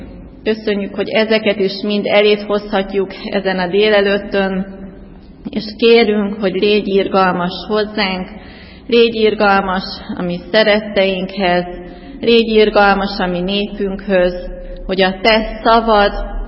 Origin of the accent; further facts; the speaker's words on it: Veszprém County, Hungary; akkor a Bakonyban nőttem fel, ahol szép nagy dombok voltak, meg hegyek